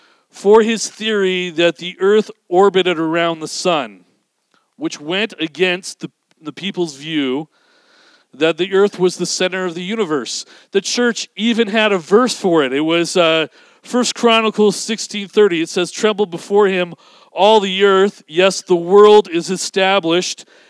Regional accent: British Columbia, Canada; when I grew up in British Columbia, one of the, quote, most postmodern, most enlightened cities ever

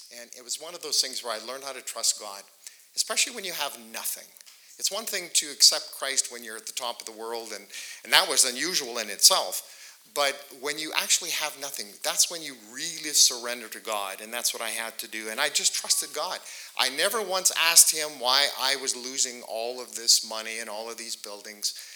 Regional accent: Saskatoon, Saskatchewan, Canada; now in Calgary, Canada; I'm from the Saskatoon area. Didn't know anybody in Calgary.

